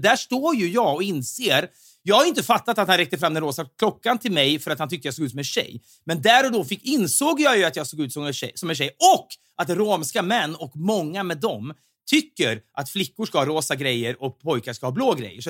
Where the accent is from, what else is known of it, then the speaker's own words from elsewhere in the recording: Ljungaverk, Västernorrland County, Sweden; när jag växte upp i Ljungaverk.